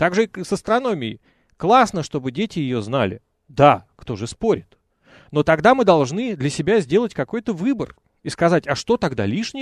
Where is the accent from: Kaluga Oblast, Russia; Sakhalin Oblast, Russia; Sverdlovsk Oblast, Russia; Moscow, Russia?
Kaluga Oblast, Russia; Kaluga; А я вырос в колыбели космонавтики Калуги.